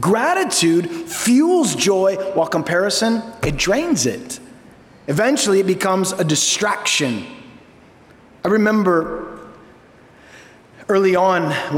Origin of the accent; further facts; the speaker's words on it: Costa Mesa, California, United States; I even had, growing up in Costa Mesa, I had one of Chuck's pulpits that he didn't want anymore. And when we moved out to Florida, I said, we're taking the pulpit.